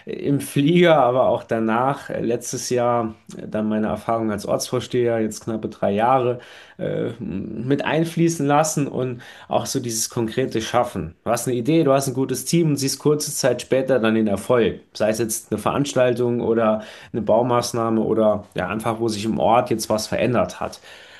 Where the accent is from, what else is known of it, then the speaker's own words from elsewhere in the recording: Nonnweiler, Saarland, Germany; Ja, es ist meine Heimatgemeinde und da gibt es eigentlich fast keine größere Ehre, als hier als Bürgermeister vorzustehen.